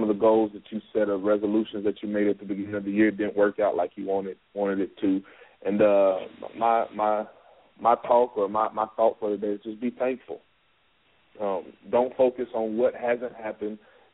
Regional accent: Oklahoma, United States; now in Fayetteville, United States; I'm from Oklahoma originally. I live in Fayetteville, Arkansas right now.

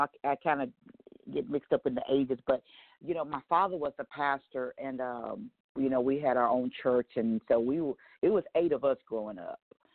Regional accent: Palestine, Texas, United States; now in Clarksville, United States; Well, I'm originally from Palestine, Texas, a little bitty town on the east side of Texas. Born

